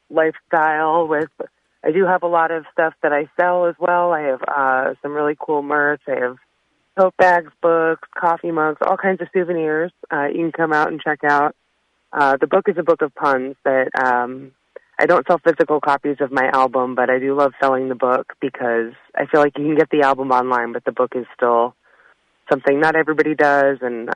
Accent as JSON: {"language": "English", "region": "Massachusetts", "country": "United States", "tie": "born or raised there", "moved": "yes", "lives_now": "Chicago, United States", "said": "Stephen Colbert and Steve Carell and all of them were at Second City, and I hadn't even heard of that growing up in Massachusetts. But basically, Second City is what brought me to Chicago"}